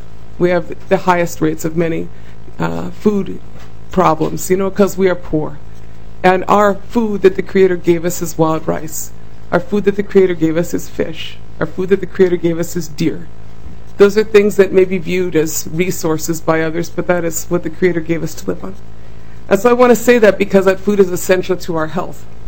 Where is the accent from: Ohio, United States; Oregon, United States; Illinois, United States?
Oregon, United States; I was raised in Southern Oregon, a small town of about 10,000.